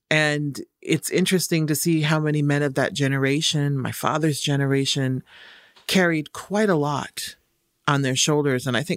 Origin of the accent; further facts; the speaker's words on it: Omaha, Nebraska, United States; Yes. Yeah, Omaha, Nebraska.